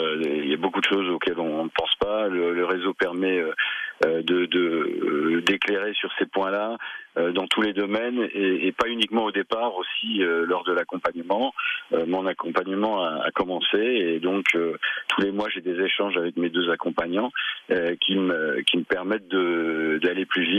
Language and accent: French; Grand Est, France; puisque moi je venais de Champagne.